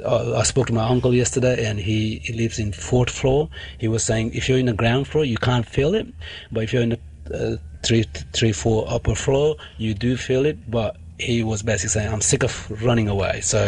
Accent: Bhaktapur, Bagmati, Nepal; Yes, I am from Bhaktapur, yeah. That's a part of Kathmandu.

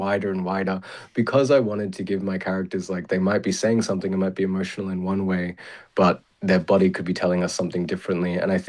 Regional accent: Australia; what that means for me as an Australian Filipino director.

